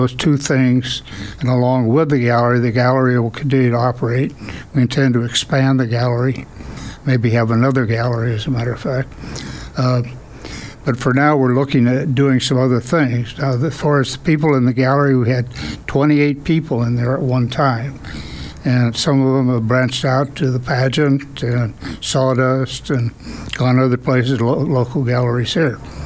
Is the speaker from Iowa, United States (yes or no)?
no; Covina, California, United States; now in Laguna Beach, United States; For 40 years. I grew up in San Gabriel Valley, Covina.